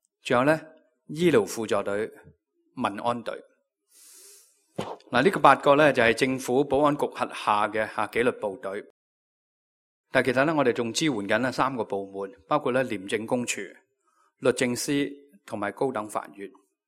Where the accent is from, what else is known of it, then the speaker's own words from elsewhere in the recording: China; 我哋中国人好体会嘅，